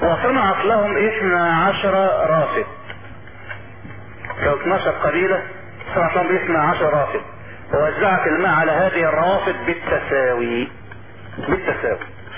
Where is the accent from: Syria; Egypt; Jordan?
Egypt; لان بلاد السيل عندنا في مصر ما كانت ما كان يعاش فيها ابدا في ايام الفيضانات